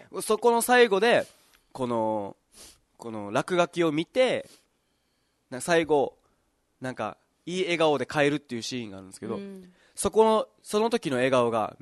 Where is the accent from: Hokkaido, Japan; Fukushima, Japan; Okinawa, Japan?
Okinawa, Japan; Yomitan; 読谷です。 中部だ。 うん、中部。読谷村出身